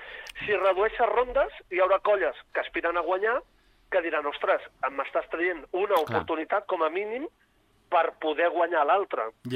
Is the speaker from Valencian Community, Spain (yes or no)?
no; Tarragona, Catalonia, Spain; Jo, com a tarragoní, a mi m'agradaria que algun dia una colla de la ciutat de Tarragona, jo soc de Tarragona, guanyés el concurs.